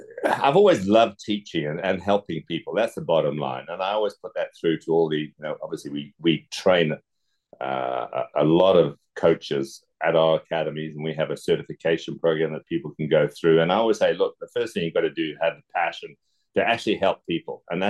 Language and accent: English; Zimbabwe; born or raised there; also born or lived in England